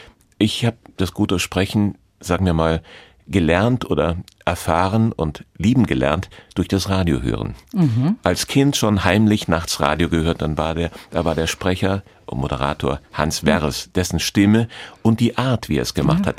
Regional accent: Trier, Rhineland-Palatinate, Germany; ich komme aus Trier und da gibt es einen Palastgarten, einen Park. In Trier heißt der Palastgarten.

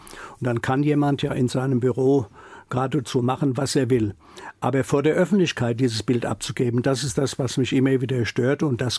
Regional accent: Wiesbaden, Hesse, Germany; accent: Hessian-tinged standard German; Also ich habe meine Wurzeln nie verneinen können. Ich bin gebürtiger Wiesbadener, ich bin ein halber Rheingauer, meine Mutter war aus Eltville. Ich bin ein Kind dieser Region. Ich habe auch meine berufliche Perspektive hier in Wiesbaden gehabt.

